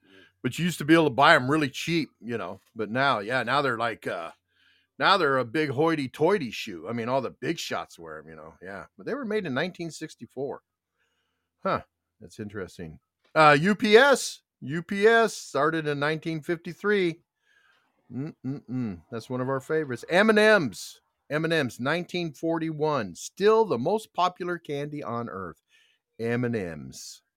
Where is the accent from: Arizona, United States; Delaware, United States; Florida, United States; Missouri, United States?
Arizona, United States; Tucson; also born or lived in Prescott; I grew up in Tucson, but I lived another 30 years in Prescott, Arizona.